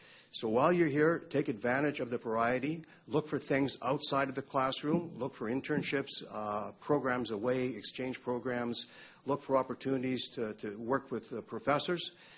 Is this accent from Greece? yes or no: no; Ontario, Canada; also born or lived in Manitoba; now in Montreal, Canada; I'm from Northwestern Ontario. I did my BA at the University of Manitoba quite a few years ago. I've been at McGill for 26 years